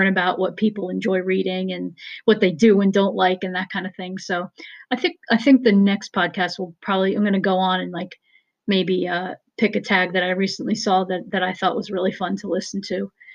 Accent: New Jersey, United States; I'm from New Jersey, and I just read somewhere.

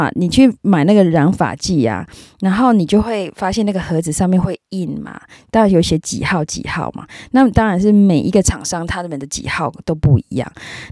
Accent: Taiwan; 我们台湾人都讲 X 嘛

